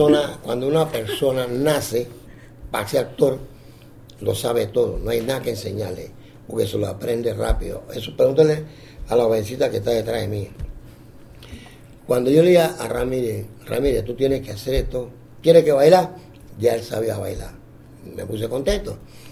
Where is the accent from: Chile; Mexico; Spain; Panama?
Panama; Panama City, Panamá; born there; él sabe donde yo nací, en el Chorrillo